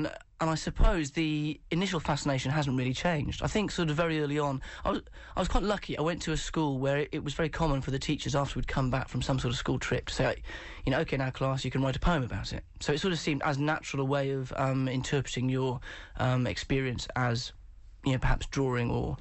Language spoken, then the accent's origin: English; Wales, United Kingdom; I'm Welsh, I'm Welsh, so it's a perfect normal size.